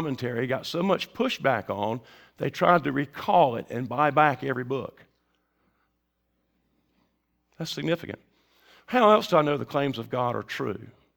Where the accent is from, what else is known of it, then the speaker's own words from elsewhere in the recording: Tarboro, North Carolina, United States; growing up in Tarboro, North Carolina, in an overachieving family as a sort of a middle child who hated life